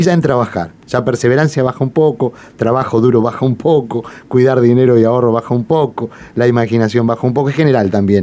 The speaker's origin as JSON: {"language": "Spanish", "country": "Uruguay", "said": "Acá, en realidad, somos bien uruguayos."}